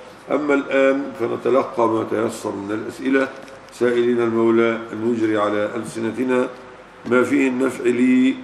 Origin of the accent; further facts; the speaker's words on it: Egypt; ورمي في نهر النيل عندنا في مصر